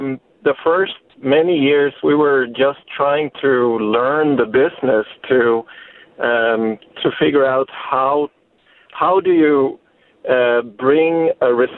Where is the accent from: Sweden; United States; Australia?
Sweden; Well, I grew up in Sweden, in Northern Europe.